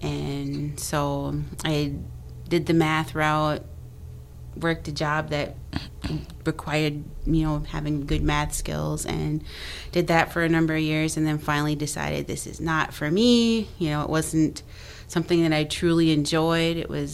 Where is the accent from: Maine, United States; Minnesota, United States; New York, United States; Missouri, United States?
Minnesota, United States; Leech Lake; And but I grew up in Leech Lake. Leech Lake is my home. I grew up in the woods in Leech Lake. My father, we lived a very traditional lifestyle. I grew up without electricity, water.